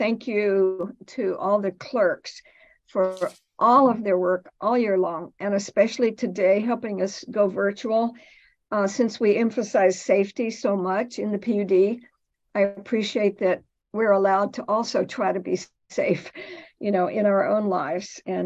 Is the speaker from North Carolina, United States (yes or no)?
yes; North Carolina, United States; in my home state of North Carolina, and I'm not very proud of my home state for